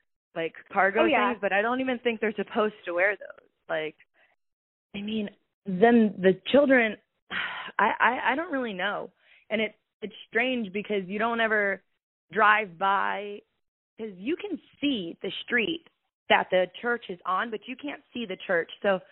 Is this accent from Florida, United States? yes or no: yes; Florida, United States; okay, so I'm from Florida.